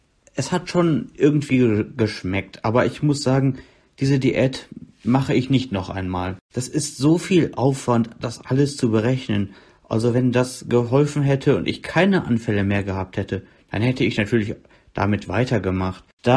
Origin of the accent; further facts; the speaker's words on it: Düsseldorf, North Rhine-Westphalia, Germany; Ich komme aus Düsseldorf.